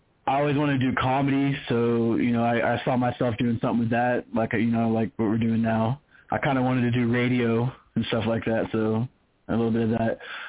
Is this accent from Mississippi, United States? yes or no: no; Yuma, Arizona, United States; So as soon as I said that I'm from Yuma, Arizona